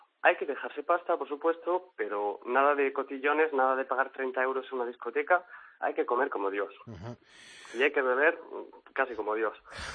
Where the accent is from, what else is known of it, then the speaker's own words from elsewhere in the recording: Granada, Andalusia, Spain; moved away as an adult; now in Berlin, Germany; Yo soy de Granada.